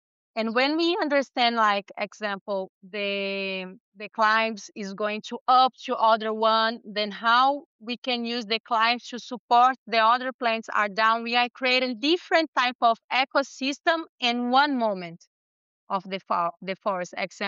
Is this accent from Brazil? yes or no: yes; Brazil; English is a second language; Actually, I'm from Brazil. We have a farm here called Sítio Semente.